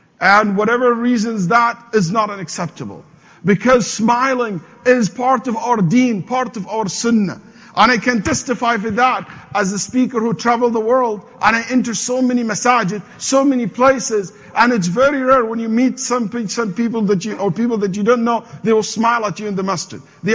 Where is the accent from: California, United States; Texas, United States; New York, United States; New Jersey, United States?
Texas, United States; Houston; I come from Houston, Texas. In our city, in the United States, where Houston is